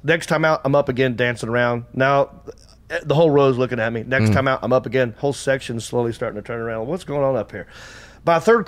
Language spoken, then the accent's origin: English; Hickory, North Carolina, United States; but like I get recognized a lot in Hickory, in my hometown.